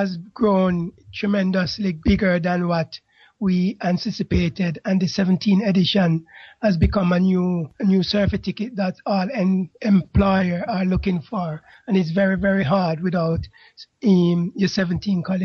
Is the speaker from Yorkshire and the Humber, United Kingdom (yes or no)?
no; Enfield, London, United Kingdom; I'm from London, Enfield.